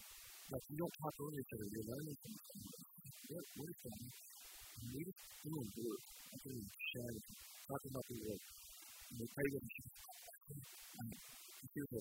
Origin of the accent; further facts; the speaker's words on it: Colorado, United States; I grew up in Colorado, and that's why I don't have the southern accent.